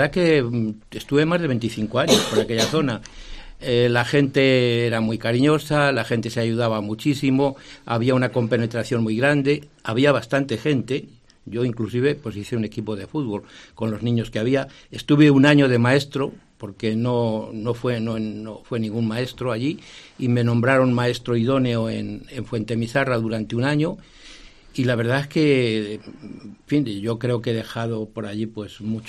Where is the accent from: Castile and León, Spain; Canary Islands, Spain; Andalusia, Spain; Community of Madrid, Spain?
Castile and León, Spain; Santa María la Real de Nieva; yo soy de Santa María la Real de Nieva, aunque mis padres eran de Navas de Oro, pero vinieron a trabajar a Santa María, siendo una familia pues trabajadora.